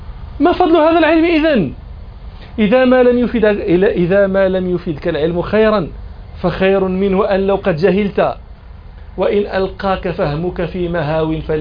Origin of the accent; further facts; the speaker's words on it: Morocco; عندنا في المغرب الناس لا تحفظ القرآن من المصحف إنما تحفظه من اللوح